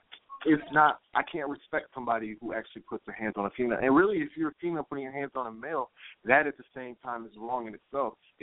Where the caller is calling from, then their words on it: Chicago, Illinois, United States; I'm calling from Chicago.